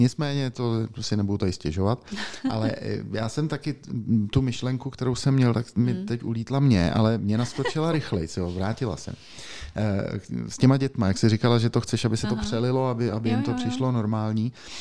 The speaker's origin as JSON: {"language": "Czech", "region": "Prague", "country": "Czechia", "said": "ale jako my Pražáci třeba. A ono se máme furt samý výhody samozřejmě proti všem, že jo? Protože jsme Praha."}